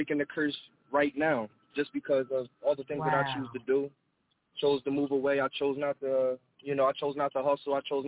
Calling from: Philadelphia, Pennsylvania, United States; I'm calling from Power Hill, otherwise Philadelphia.

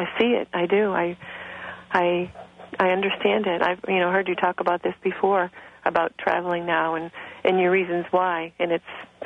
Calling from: Massachusetts, United States; Massachusetts.

